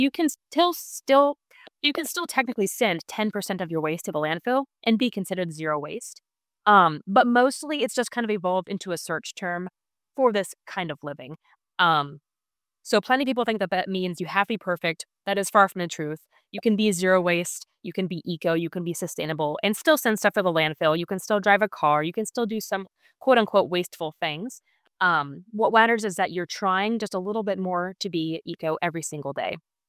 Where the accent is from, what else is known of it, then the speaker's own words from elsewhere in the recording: Ohio, United States; So I grew up in Ohio, very rural part of the country where really didn't have any air pollution